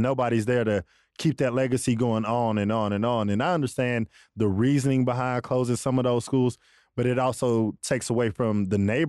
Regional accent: Lubbock, Texas, United States; I was born in Lubbock, Texas. I went to Parkway Elementary, went to Alderson Middle School, graduated from Estacada High School, been in East Lubbock majority of my life, all of my life, really.

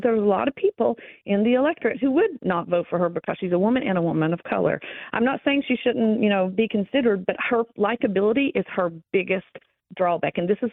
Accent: Appalachia, United States; because I come from Appalachia and I am from working class. I'm blue collar from the way I was raised.

